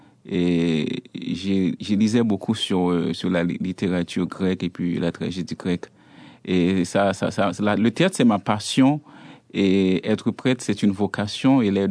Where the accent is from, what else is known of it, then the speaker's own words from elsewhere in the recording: Croix-des-Bouquets, Ouest, Haiti; born there; Oui, je suis né à la Croix-des-Bouquets. Mm-hmm. C'est à l'ouest d'Haïti. C'est environ 30 minutes de la capitale d'Haïti, qui est Port-au-Prince.